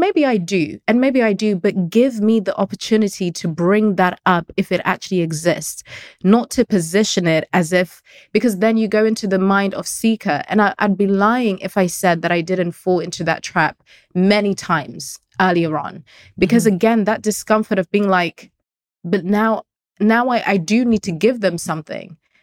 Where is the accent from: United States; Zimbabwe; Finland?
Zimbabwe; now in United Kingdom; So I'm an immigrant. I was born and raised in Zimbabwe and moved to the UK. And my family, maybe because we're Shona and because we're immigrants